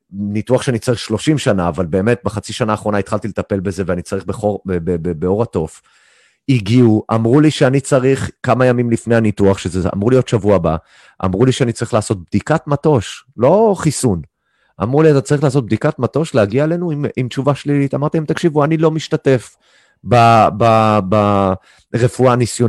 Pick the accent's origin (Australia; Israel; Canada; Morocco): Canada; אני בתור קנדי, בן אדם שחי בחול כל החיים, תמיד הסתכלתי על הישראלים מהצד